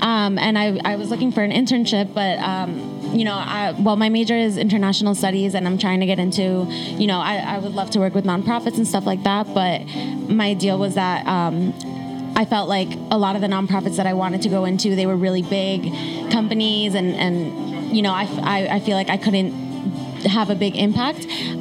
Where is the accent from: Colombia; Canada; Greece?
Colombia; I'm from Colombia.